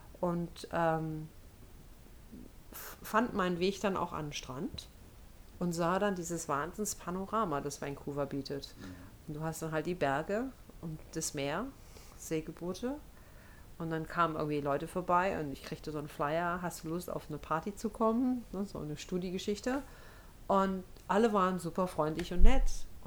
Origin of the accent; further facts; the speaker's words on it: Homburg, Germany; Ich meine, ich komme aus Homburg, ne? Und wenn man da die Möwen hört, dann fühlt man sich wieder zu Hause.